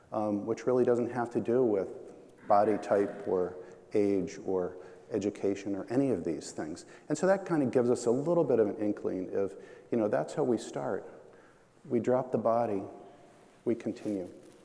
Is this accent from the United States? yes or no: yes; Southport, Connecticut, United States; I'm 52 years old, I'm from Southport, Connecticut